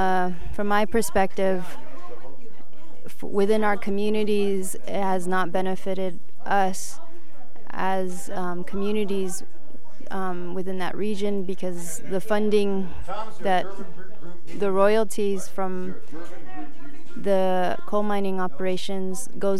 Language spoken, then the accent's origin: English; Arizona, United States; I'm from the Navajo Reservation, which is located in northern Arizona, in USA.